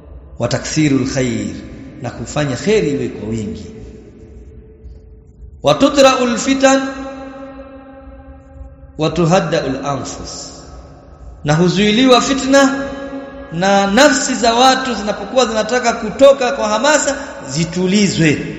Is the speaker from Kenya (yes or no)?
yes; Mombasa, Mombasa County, Kenya; si tumetoka Kisauni, zile afkari za mazingira ya Mombasa